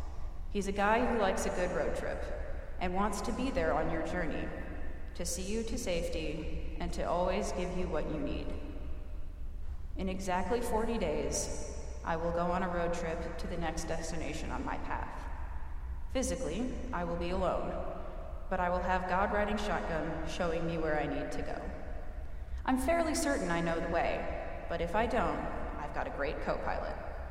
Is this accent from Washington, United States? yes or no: yes; Washington, United States; As I am from Washington State, every drive home is quite the road trip, lasting 3 days and normally done alone.